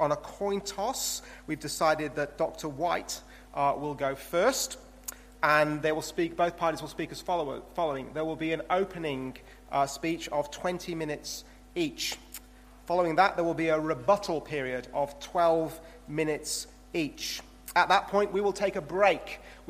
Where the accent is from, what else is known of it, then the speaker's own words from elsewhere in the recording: England, United Kingdom; I'm English